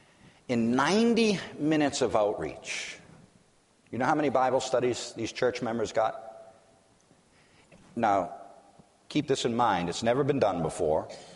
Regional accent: Massachusetts, United States; I'm from Massachusetts. Oh, it's New England. It's tough.

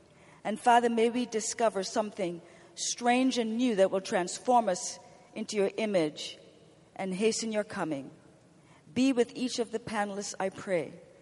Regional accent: Ohio, United States; I'm the moderator of the panel, and I'm from Ohio.

